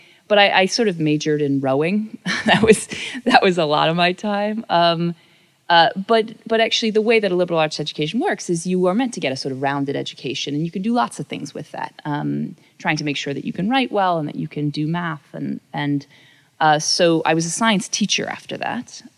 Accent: New York, United States; born there; Well, I was born in New York, not the city, upstate New York.

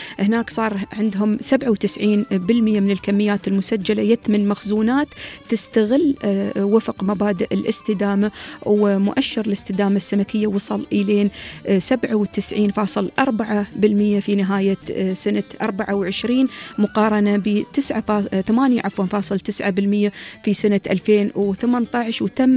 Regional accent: United Arab Emirates; accent: Emirati; عن لهجتنا ورمستنا الإماراتية

